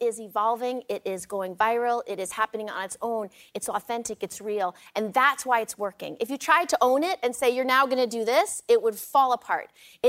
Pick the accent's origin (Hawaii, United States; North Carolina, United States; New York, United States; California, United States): New York, United States; Albany; But it was in Albany. So it was in uh-huh. my hometown. And my grandmother was there.